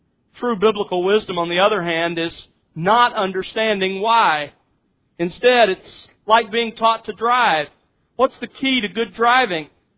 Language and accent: English; Mobile, Alabama, United States; I grew up in Mobile, Alabama, home of the world-famous Mobile International Airport.